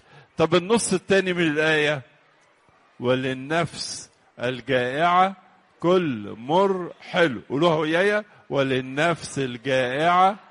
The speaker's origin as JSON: {"language": "Arabic", "country": "Egypt", "said": "وبيحبوا العلاقات الطيبة اللي بتشملنا كلنا كمصريين"}